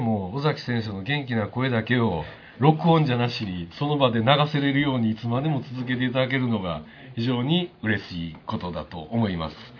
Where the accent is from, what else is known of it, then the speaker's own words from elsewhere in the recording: Akashi, Hyogo, Japan; 兵庫県明石市から来ました